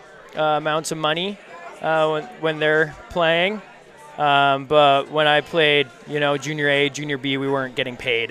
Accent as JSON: {"language": "English", "town": "Penticton", "region": "British Columbia", "country": "Canada", "tie": "born or raised there", "said": "I played minor hockey growing up in Penticton and played for the Okanagan Hockey Academy from my 9th grade to 12th grade."}